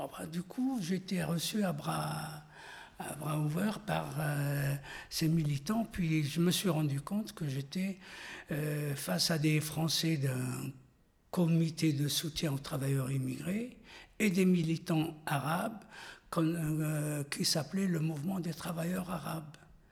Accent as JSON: {"language": "French", "town": "Oran", "region": "Oran Province", "country": "Algeria", "said": "enfin chez moi en Algérie, à Oran particulièrement, on rencontrait des coopérants, des Français qui nous parlaient de la France."}